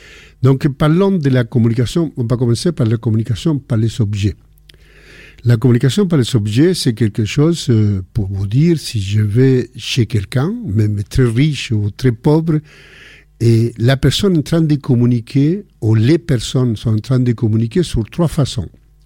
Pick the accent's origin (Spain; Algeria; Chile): Chile; now in France; quand on est arrivé du Chili, on a un objet que c'est des colombes qu'on a pris, qu'on a gardé tout le temps, mais que ça montre un peu le moment qu'on était réfugié politique en France